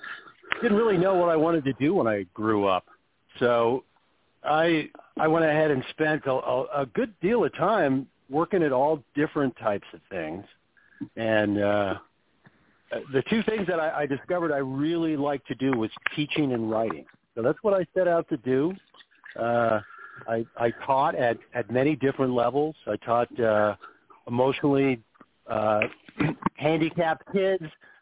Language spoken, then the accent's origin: English; Macungie, Pennsylvania, United States; I grew up in Macungie, Pennsylvania, close